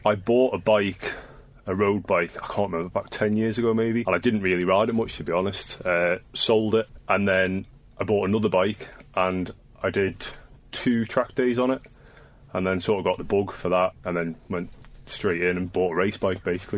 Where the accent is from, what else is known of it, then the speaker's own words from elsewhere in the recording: Isle of Man; I'm 36 from the Isle of Man.